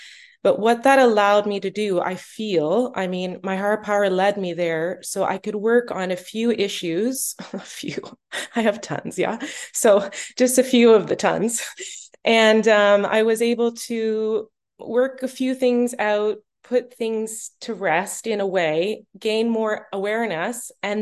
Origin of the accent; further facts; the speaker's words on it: Canada; now in Norway; I'm originally from Canada, and I now live in Norway.